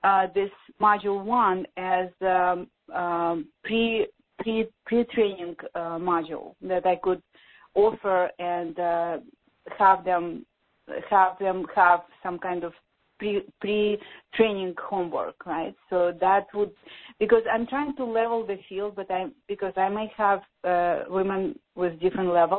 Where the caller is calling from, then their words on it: France; Yeah, I'm calling you from France, so it's 10 o'clock here now.